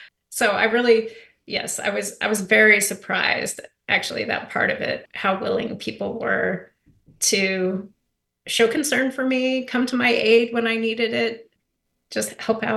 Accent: Wyoming, United States; Wyoming is my home state where I grew up.

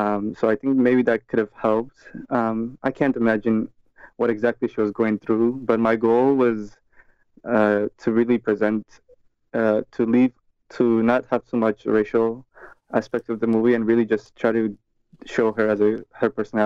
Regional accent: Ethiopia; I'm from Ethiopia, so really stories that connect America and Ethiopia

